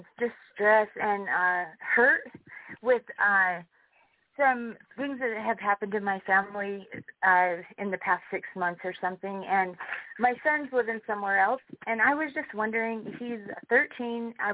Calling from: Wyoming, United States; I'm calling from Wyoming.

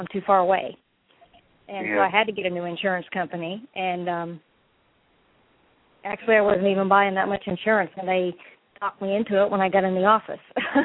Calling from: Florida, United States; I'm calling from Florida

